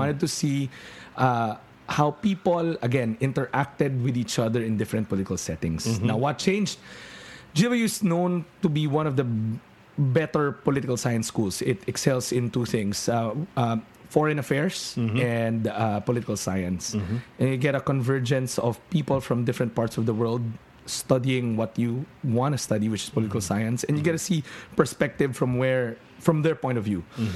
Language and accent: English; Valenzuela, Metro Manila, Philippines; See, growing up in Valenzuela, you'd always see these things that you'd always say, why can't they think of a solution for this?